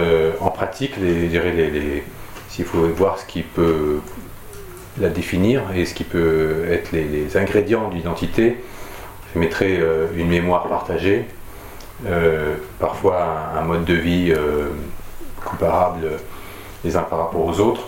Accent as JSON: {"language": "French", "town": "Paris", "region": "Île-de-France", "country": "France", "said": "en tant que Parisien"}